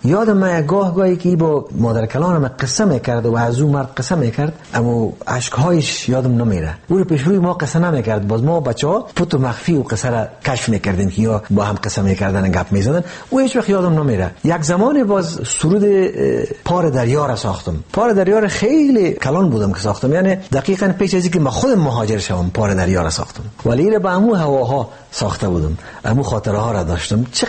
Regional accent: Afghanistan; born or raised there

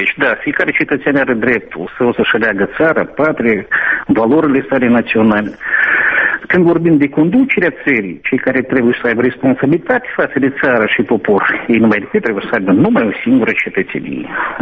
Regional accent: Moldova; Suntem moldoveni la noi, Moldova

